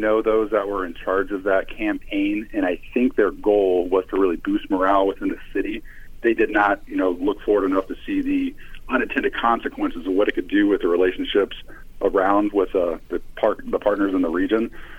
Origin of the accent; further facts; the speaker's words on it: Decatur, United States; I do have contacts in all those communities since I was born and raised in Decatur.